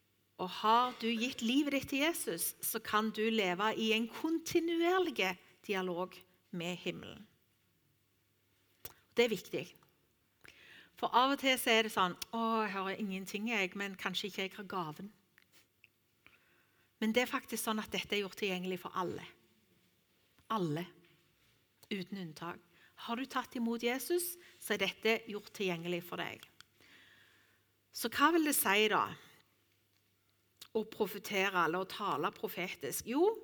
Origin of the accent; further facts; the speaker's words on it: Rogaland, Norway; Og jeg har vokst opp på Jæren, og der synes vi det hørtes litt voldsomt ut.